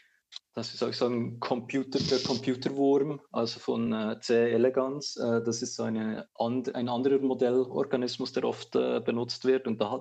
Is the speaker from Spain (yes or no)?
no; Switzerland; du bist aus Österreich, ich bin aus der Schweiz